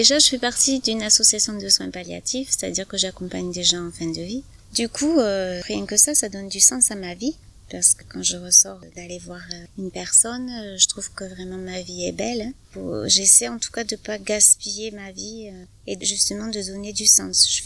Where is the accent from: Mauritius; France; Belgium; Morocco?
France; Saint-Girons, Occitanie; born there; also born or lived in Paris region; je suis née à Saint-Girons, j'habite à Saint-Girons depuis longtemps, mais bon, j'ai pas toujours été ici.